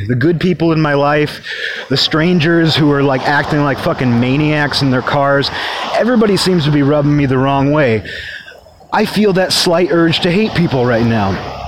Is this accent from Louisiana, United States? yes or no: no; New York, United States; I'm from New York. In New York, we just tell it like it is.